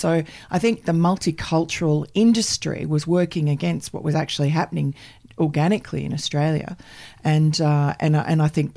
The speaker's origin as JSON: {"language": "English", "town": "Queens", "region": "New York", "country": "United States", "tie": "born there", "said": "I was born in Jamaica, Queens, which is Donald Trump territory."}